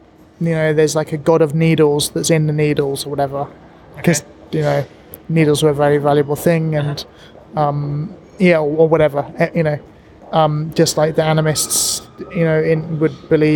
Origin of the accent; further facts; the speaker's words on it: United Kingdom; being British, we clearly can't. You know, in England, the economy is a lie.